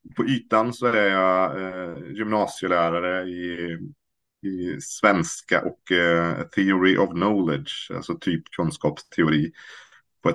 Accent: Värmland, Sweden; now in Lidköping, Sweden; Men jag är för alltid värmlänning i själ och hjärta

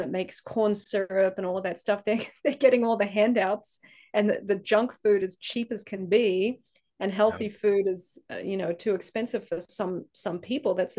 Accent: New Zealand; and I grew up in New Zealand

